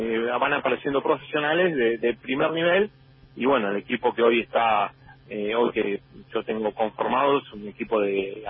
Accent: Argentina; como en Argentina también, gracias a Dios, tenemos muy, muy buena materia prima.

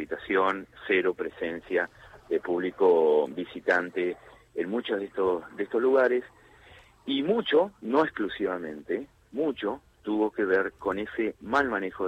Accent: Buenos Aires, Argentina; now in Río Negro, Argentina; Yo hace 20 años estoy acá, pero soy de Buenos Aires. Soy patagónico hoy, ciudadano rionegrino, pero nacido en la ciudad de Buenos Aires.

